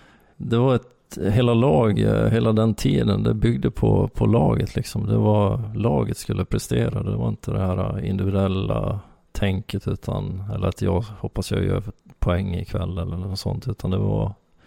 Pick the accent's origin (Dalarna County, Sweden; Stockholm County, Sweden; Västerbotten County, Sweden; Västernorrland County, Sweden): Dalarna County, Sweden; Ludvika; jag kommer ju från Ludvika och började min hockey där